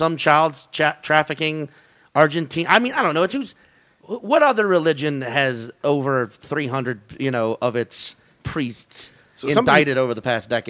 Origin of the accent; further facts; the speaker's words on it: New Orleans, Louisiana, United States; growing up in New Orleans on, like, any Mardi Gras, Jazz Fest, Bourbon Street